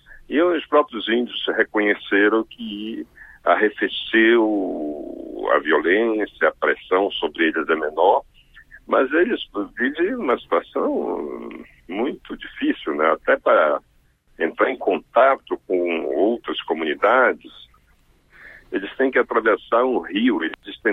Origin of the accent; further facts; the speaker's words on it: Amazon, Brazil; Eu sou da Amazônia, nós estamos extremamente preocupados com a situação no sul do Amazonas